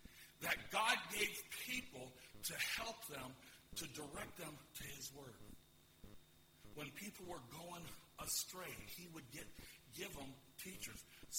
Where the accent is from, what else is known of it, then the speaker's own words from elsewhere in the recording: United States; But as quickly as an American preacher can be, so y'all, if you got sandwiches, you might as well take them out now.